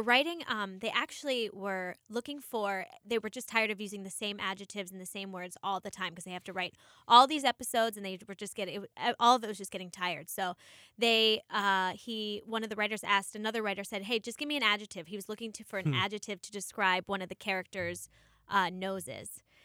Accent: Pittsburgh, Pennsylvania, United States; I'm from the North Hills.

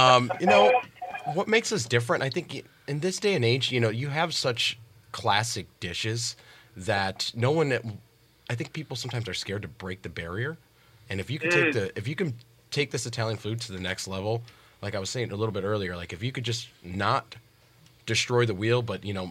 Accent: Puerto Rico; I am Puerto Rican

